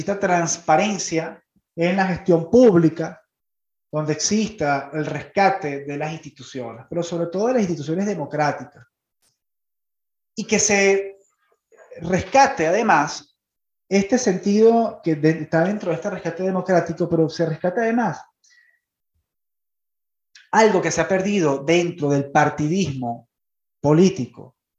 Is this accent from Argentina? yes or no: no; Venezuela; Primero, somos venezolanos, vivimos en Venezuela y nos interesa la recuperación de este país.